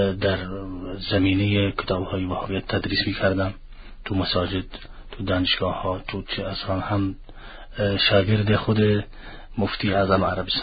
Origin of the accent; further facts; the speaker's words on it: Yemen; also born or lived in Saudi Arabia; اصالتاً اهل یمن هستم.